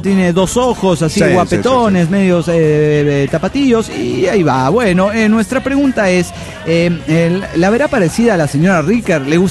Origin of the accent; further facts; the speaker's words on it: Oaxaca, Mexico; first language Zapotec; Spanish is a second language; Y pues yo quiero hacer mi aporte en mi lengua madre, el zapoteco. Estaremos con clases de zapoteco.